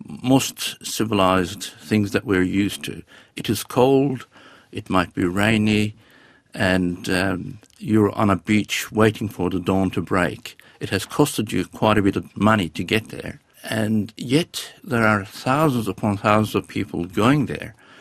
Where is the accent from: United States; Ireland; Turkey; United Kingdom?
Turkey; English is a second language; now in Australia; I've been in Australia for nearly 35 years, probably a bit more, and I've never had anything but open arms from Australians because I'm from Turkey